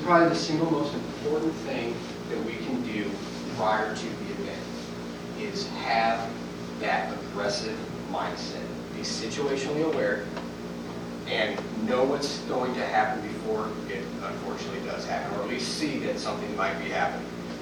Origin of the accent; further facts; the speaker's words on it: Iowa, United States; I'm a guy from Iowa, first time really in the mountains.